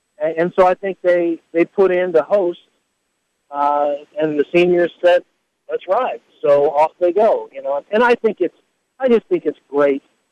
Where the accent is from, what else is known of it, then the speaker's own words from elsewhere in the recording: Danville, Illinois, United States; They got a kid out of my hometown, Danville, Illinois, Kendall Moore, that's a super fast point guard.